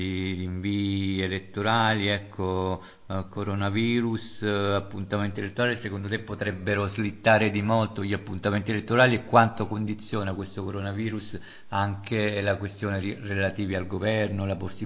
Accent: Umbria, Italy; io sono umbro, tra l'altro, quindi ho anche dovuto votare

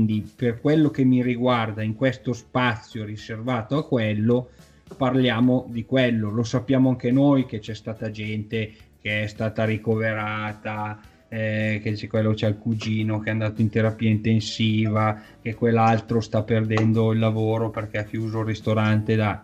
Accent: Milan, Lombardy, Italy; da milanese nato a Milano

